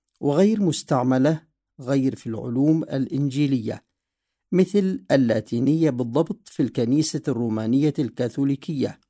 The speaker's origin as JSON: {"language": "Arabic", "country": "Yemen", "also_born_or_lived": "Ethiopia", "said": "فإذا قلت أنا يمني وأتحدث اللغة العربية، الناس ستفترض أني الشخص العربي المعتاد في مخيلتهم، وبالتأكيد هذا ليس أنا. وإذا قلت إني إثيوبي وأتحدث الأمهرية،"}